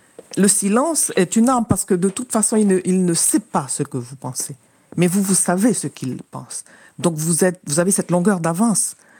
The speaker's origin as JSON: {"language": "French", "country": "Haiti", "said": "Particulièrement quand je viens d'Haïti, je sais que c'est la troisième révolution des temps modernes."}